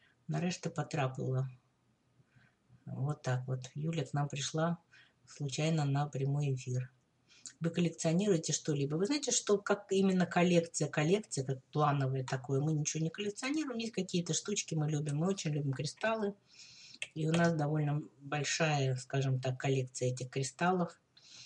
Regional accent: Kyiv, Ukraine; Вот мои воспоминания детства, там были сугробы снега, машин практически не было

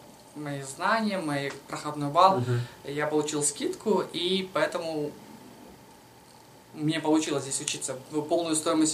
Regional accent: Bishkek, Kyrgyzstan; moved away; also born or lived in Cyprus / Moscow, Russia; Приехал я сам из Бишкека.

